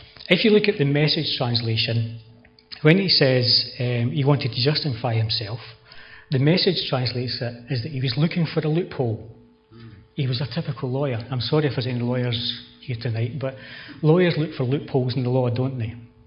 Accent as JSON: {"language": "English", "region": "Scotland", "country": "United Kingdom", "said": "Obviously, I'm Scottish, okay?"}